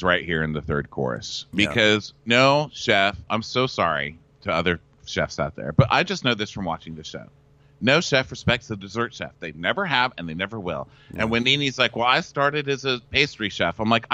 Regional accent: Japan; I'm from Japan

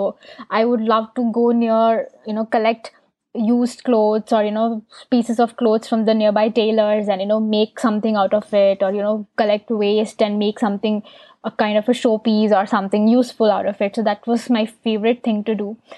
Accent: Bikaner, Rajasthan, India; also born or lived in Tamil Nadu; I've lived there with my family, and I was born in Tamil Nadu, but then I did my school, and most of my childhood was spent in Bikaner, Rajasthan.

